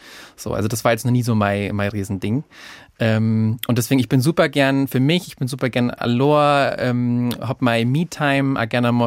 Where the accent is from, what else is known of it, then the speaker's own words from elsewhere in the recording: Wolfratshausen, Bavaria, Germany; also born or lived in Penzberg / Eichstätt; now in Munich, Germany; Also geboren in Penzberg, dann nach Wolfratshausen gezogen, da aufgewachsen, ganze Kindheit lang verbracht und Jugend. Und dann kurzen Abstecher nach Eichstätt zum Studieren und dann wieder und dann nach München und da jetzt quasi fest.